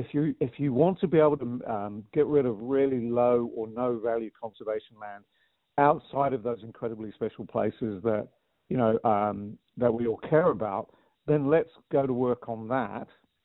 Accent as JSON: {"language": "English", "country": "New Zealand", "tie": "born or raised there", "also_born_or_lived": "England", "said": "I'm Pākehā. I was born in England. I grew up in New Zealand"}